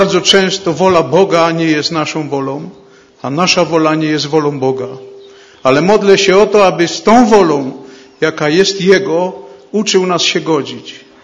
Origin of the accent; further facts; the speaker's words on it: Bielsko-Biała, Silesian Voivodeship, Poland; now in Katowice, Poland; Ja wychowałem się w zborze w Bielsku, ale od 30 paru lat jestem członkiem zboru w Katowicach.